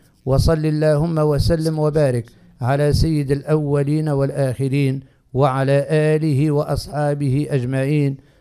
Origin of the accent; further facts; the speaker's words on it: Tunisia; لتبقى بلادنا تونس حرة منيعة من كل فتنة وقطيعة